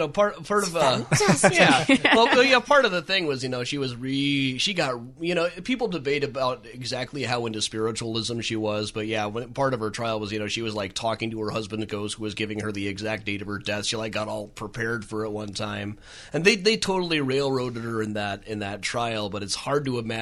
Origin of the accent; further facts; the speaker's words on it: New Jersey, United States; I'm from New Jersey, and I brag about it.